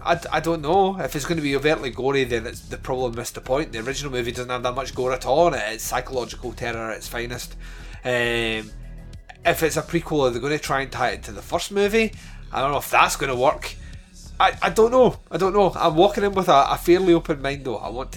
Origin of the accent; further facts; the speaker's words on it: Scotland, United Kingdom; I am Scottish, so I will defend haggis to my dying breath.